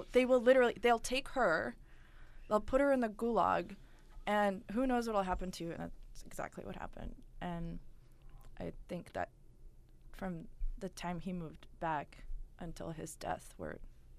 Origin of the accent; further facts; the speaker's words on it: Russia; now in United States; I was born in Russia. I was raised in a Russian family with Russian traditions. I read a lot of Russian literature growing up, even when I moved to America.